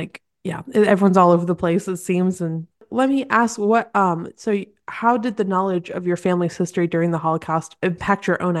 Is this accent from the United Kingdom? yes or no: yes; England, United Kingdom; because I'm not American, I'm English, so like I have complete ties to England